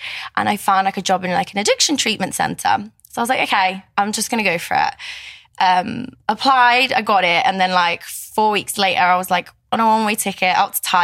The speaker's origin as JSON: {"language": "English", "town": "Manchester", "region": "North West England", "country": "United Kingdom", "tie": "born or raised there", "also_born_or_lived": "Poland", "said": "obviously. I'm 26, originally from Poland, but I grew up in Manchester."}